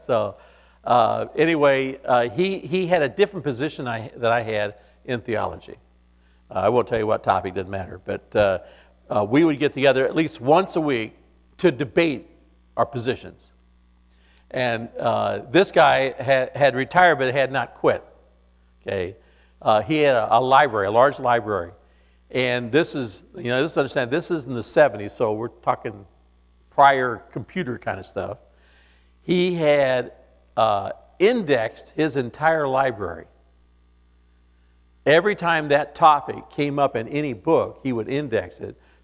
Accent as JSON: {"language": "English", "region": "California", "country": "United States", "tie": "born or raised there", "said": "I feel like I had an advantage in some ways for growing up in Southern California."}